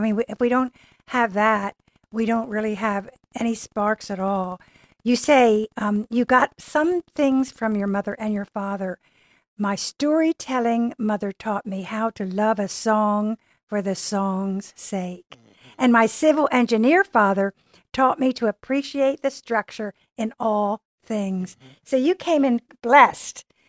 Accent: Trenton, New Jersey, United States; I'm from Trenton.

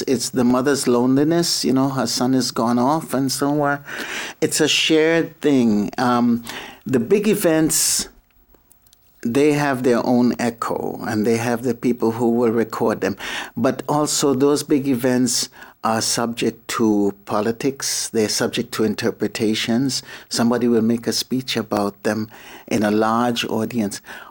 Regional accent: Trinidad & Tobago; accent: Trinidadian; they love to hear me break out into my Trinidadian accent

